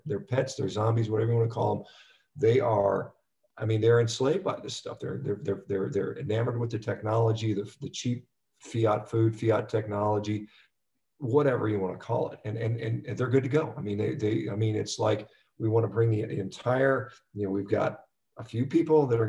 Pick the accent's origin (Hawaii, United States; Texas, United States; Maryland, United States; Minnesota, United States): Texas, United States; I've been a big fan of beef, as an American, beef is, and as a Texan, beef is a big thing.